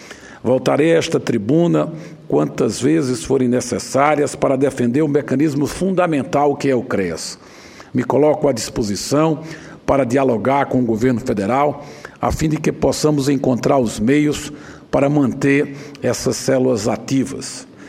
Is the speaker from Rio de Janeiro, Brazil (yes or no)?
no; Petrolina, Pernambuco, Brazil; Realizamos audiência na minha terra, em Petrolina, no final de março, início de abril.